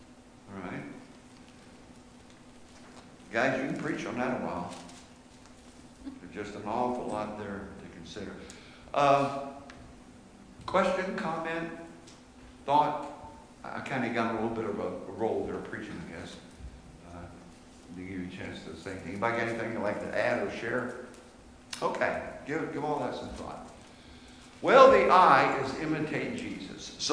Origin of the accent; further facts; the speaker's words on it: Plainfield, United States; when I was a little kid growing up in Plainfield and hearing Auden McKee and others preach